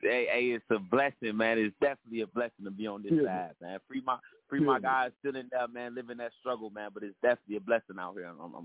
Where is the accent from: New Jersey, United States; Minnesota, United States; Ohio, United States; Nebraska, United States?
Minnesota, United States; Minneapolis; I'm from North Minneapolis, man.